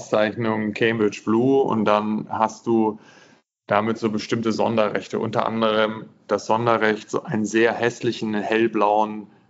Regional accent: Hohenhameln, Lower Saxony, Germany; born there; Das stimmt, ich bin da auf dem Bauernhof geboren, zu Hause.

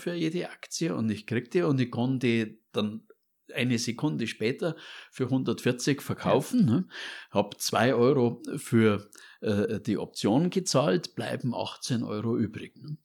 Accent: Munich, Bavaria, Germany; München spielt für mich allein deswegen eine große Rolle, weil ich ein Münchner bin, also mit Stammbaum sogar, ne? Und das ist meine Heimat und da kenne ich mich aus.

